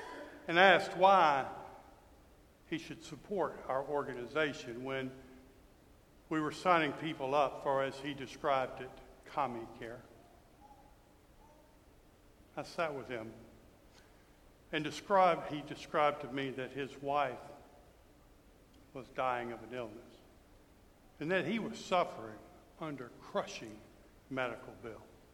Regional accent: Mississippi, United States; I grew up in Mississippi, just at the height of the civil rights movement. It was a difficult time.

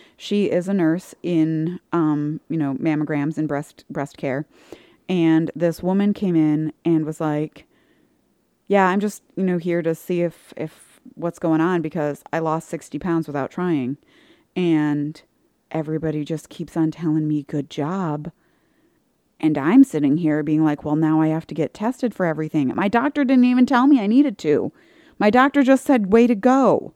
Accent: Dexter, Michigan, United States; like I come from Dexter, so I'm coming up

